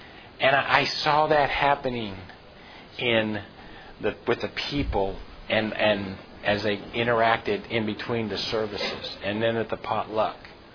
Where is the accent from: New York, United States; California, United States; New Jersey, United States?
New Jersey, United States; I was just took a step back in history in my experience of growing up in New Jersey.